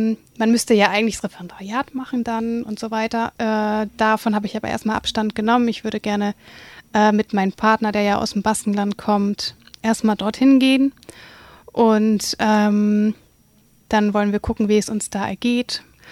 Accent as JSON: {"language": "German", "region": "Northern Germany", "country": "Germany", "said": "Ich komme ja auch aus dem Norden von Deutschland, also ich mag das auch ein bisschen, ja, ein bisschen rauer."}